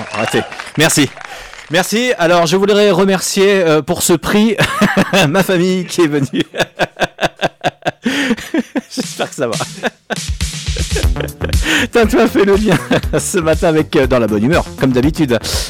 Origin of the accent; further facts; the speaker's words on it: Lyon, Auvergne-Rhône-Alpes, France; Alors moi, je suis natif de Lyon